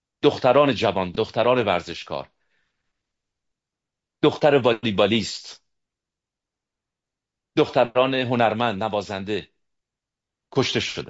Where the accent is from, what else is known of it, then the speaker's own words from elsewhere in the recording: Iran; اما همه ما ایرانی هستیم